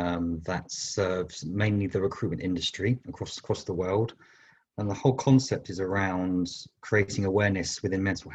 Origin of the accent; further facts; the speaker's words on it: London, United Kingdom; born there; now in Bristol, United Kingdom; I was born in London, but I moved to Bristol 20 years ago, and Bristol is a beautiful part of the UK, very close to the coast